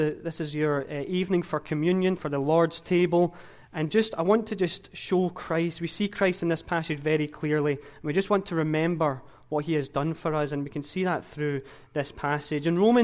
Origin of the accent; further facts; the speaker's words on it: Glasgow, Scotland, United Kingdom; I'm from Glasgow, Scotland